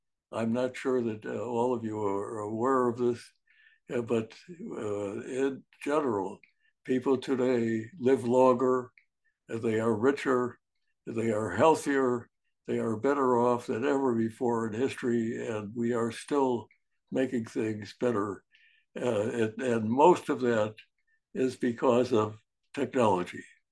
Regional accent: Winnipeg, Manitoba, Canada; also born or lived in Chicago, United States; 7 years old, I was walking down the street in Winnipeg, Canada, where I lived for a number of years. I was born actually in Chicago in the U.S., but my folks moved to Winnipeg for a number of years.

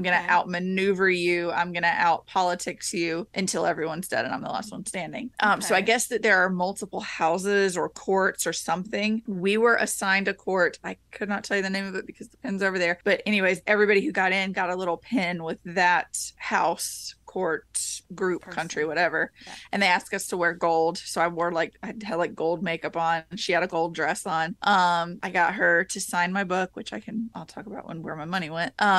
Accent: Macon, Georgia, United States; And we were like, no, we're from Macon. It's about an hour and a half, 2 hours, depending on traffic.

